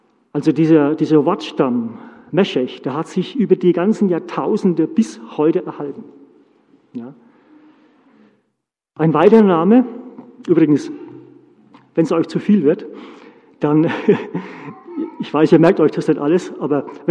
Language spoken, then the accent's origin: German; Germany; ich glaube, ich bin Deutscher